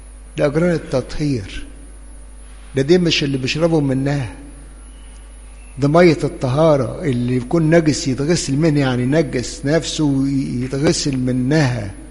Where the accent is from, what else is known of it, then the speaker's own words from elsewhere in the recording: Upper Egypt, Egypt; هي في فلسطين زي ما عندنا في الصعيد وفي الفلاحين يقول له يابا، يا ابا، يا ابويا،